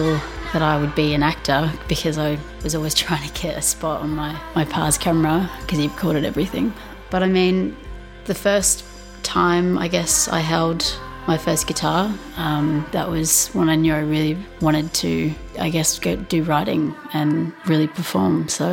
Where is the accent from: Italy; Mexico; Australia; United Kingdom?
Australia; Daylesford, Victoria; I'm from Daylesford and I'm this week's Triple J Unearthed Feature Artist.